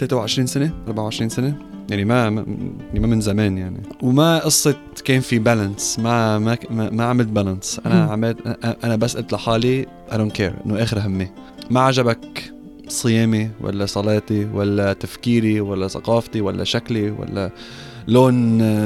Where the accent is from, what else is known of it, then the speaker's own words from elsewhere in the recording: Lebanon; now in Australia; انا ما بقول انه انا استرالي، بقول انه انا لبناني وعربي ومسلم.